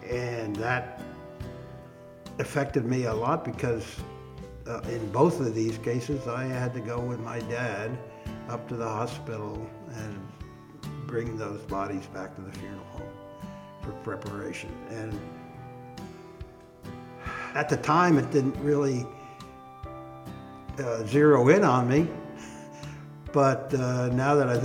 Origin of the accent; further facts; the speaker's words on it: Newton, United States; I think back through my life growing up in Newton, just down the street from here on the corner, Ryerson and Main